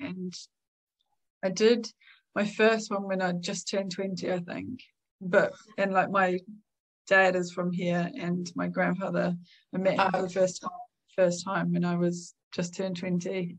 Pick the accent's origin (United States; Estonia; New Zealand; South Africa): New Zealand; moved away as an adult; now in United Kingdom; I currently live in the UK, but I'm originally from New Zealand, and yeah, came over here about nearly 20 years ago. It'll be 20 years next year.